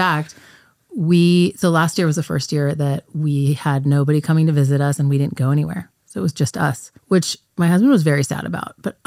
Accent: United States; But I'm very American.

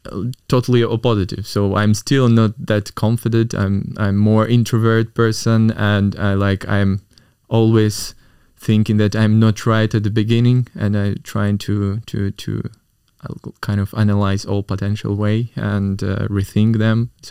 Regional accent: Moscow, Russia; born there; English is a second language; I born in Moscow, 91, 34 right now. I actually from ordinary family, wasn't rich. I grew up in a super simple district

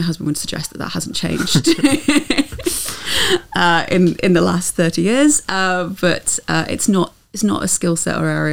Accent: Burton-on-Trent, West Midlands, United Kingdom; moved away as an adult; So I was over in a place called Burton-on-Trent.

